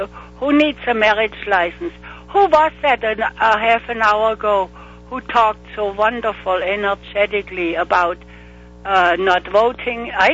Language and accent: English; Germany; now in United States